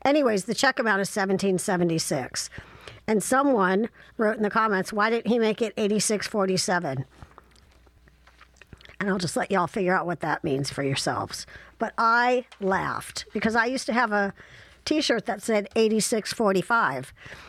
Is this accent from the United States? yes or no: yes; Midwest, United States; unless you're from the Midwest, and then it's anyways, and I am from the Midwest.